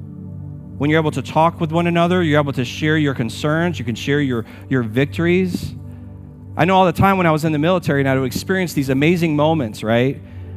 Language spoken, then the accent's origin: English; Michigan, United States; moved away as an adult; also born or lived in Middle East; I'm a transplant to this area. I was born and raised in Michigan. We lived overseas for almost a decade in the Middle East, and I was in the military, so I traveled around a lot.